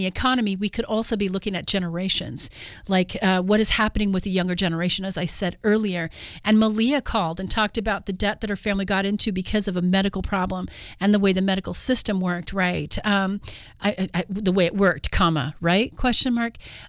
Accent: California, United States; When I was a teenager, you could go to the community colleges for free. I grew up in California. You could go there for free.

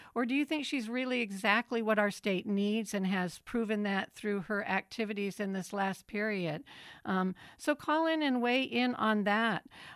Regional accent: Oregon, United States; And I grew up in Eastern Oregon, and I feel that that it's interesting that Eastern Oregon votes for him over and over again

